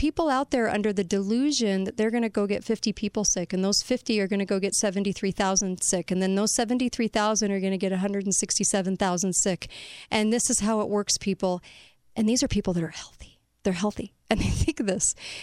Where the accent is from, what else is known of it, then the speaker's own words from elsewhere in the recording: United States; I'm an American.